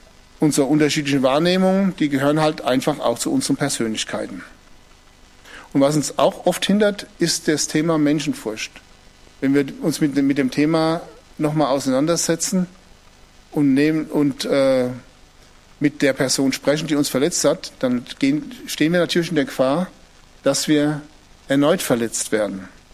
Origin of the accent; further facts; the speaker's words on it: Hesse, Germany; Ich bin Hesse, gell?